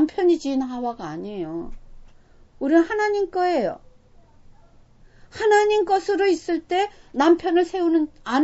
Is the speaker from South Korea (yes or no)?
yes; South Korea; also born or lived in Japan; now in United States; 저는 이제 한국 사람으로서 일본에서 아이들을 낳아 키웠습니다.